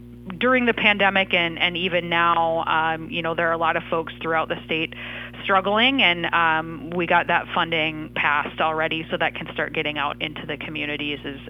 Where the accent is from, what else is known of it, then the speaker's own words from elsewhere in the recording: Cass Lake, Minnesota, United States; I grew up in the Cass Lake area